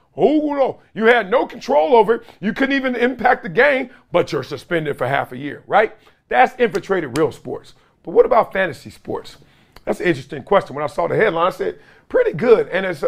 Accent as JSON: {"language": "English", "town": "Compton", "region": "California", "country": "United States", "said": "That needs to be where I'm from. Where are you from, fool? Compton."}